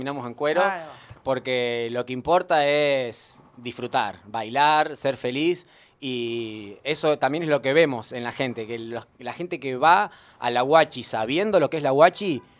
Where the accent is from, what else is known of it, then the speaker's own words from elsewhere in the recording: Buenos Aires, Argentina; now in Villa María, Argentina; No somos de acá. Yo soy de provincia de Buenos Aires.